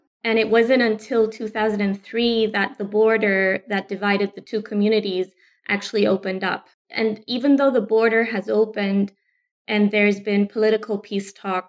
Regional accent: Cyprus; I'm from Cyprus, but I'm also half Austrian.

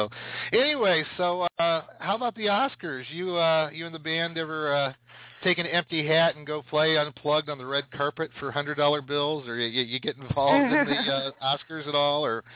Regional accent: Canton, Ohio, United States; because I grew up in Canton, the home of the Pro Football Hall of Fame

